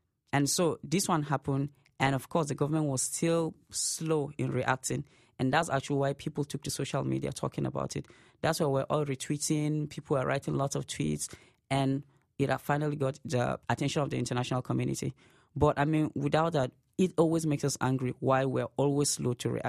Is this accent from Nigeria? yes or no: yes; Nigeria; I saw a YouTube clip of our first lady and the way she reacted to these things, and it was really embarrassing.